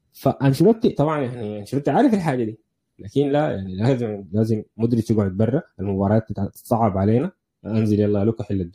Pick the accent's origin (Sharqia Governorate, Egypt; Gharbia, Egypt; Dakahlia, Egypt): Gharbia, Egypt; El Mahalla El Kubra; عندنا في المحلة